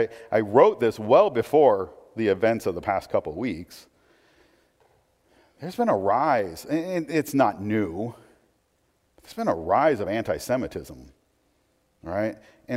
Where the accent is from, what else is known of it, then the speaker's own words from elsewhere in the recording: Portland, Oregon, United States; But I grew up in Portland, right? Blazer mania, yay.